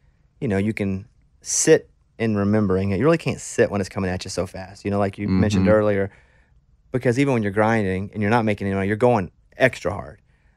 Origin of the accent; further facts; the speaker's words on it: United Kingdom; Well, I mean, the truth is I'm British and I had to change to come to country. So now I act like I'm from Arkansas.